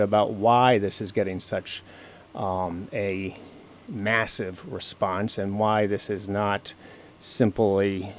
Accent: Boonville, United States; I grew up outside of Boonville with my folks and three siblings. I lived here until the mid-80s when I left for college and training and school, and I moved back here about 5 years ago

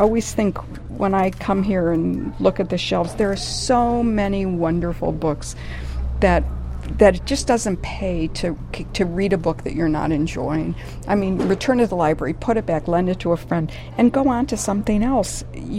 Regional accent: Detroit, Michigan, United States; I'm from Detroit, so here's a book, Charlie LaDuff's Detroit, An American Autopsy.

